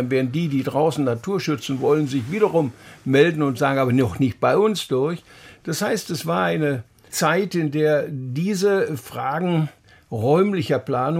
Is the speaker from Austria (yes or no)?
no; Silesian Voivodeship, Poland; now in Germany; ich bin Schlesier, bin als Flüchtling hierher gekommen